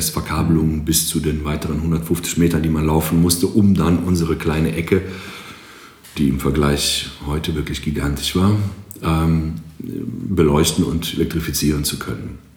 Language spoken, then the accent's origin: German; Greece; moved away as an adult; now in Aachen, Germany; Ich komme tatsächlich aus Griechenland, bin selber Musiker, Schlagzeuger. Ich kam nach Aachen 1984, direkt nach meinem Abitur mit 18 Jahren.